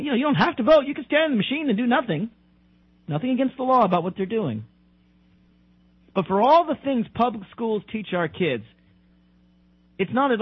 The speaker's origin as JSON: {"language": "English", "region": "Tennessee", "country": "United States", "said": "After all, I'm from Tennessee."}